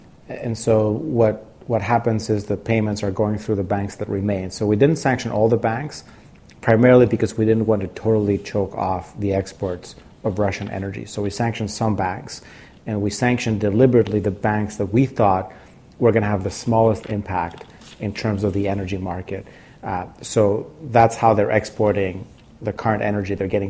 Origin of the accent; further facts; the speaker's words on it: Greece; You know, I grew up in Greece. It's not a very long drive to go from Greece to Ukraine.